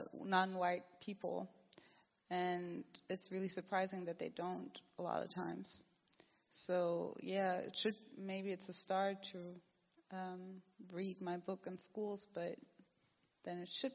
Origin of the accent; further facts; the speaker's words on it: Germany; I didn't see that when I was growing up in Germany.